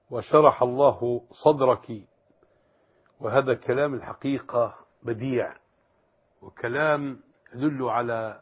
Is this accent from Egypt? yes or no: yes; Egypt; في بلدي مصر